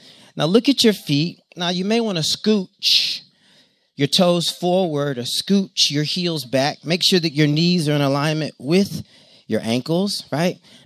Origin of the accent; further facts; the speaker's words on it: the South, United States; And I'm from the South, and I always say, yes, ma'am.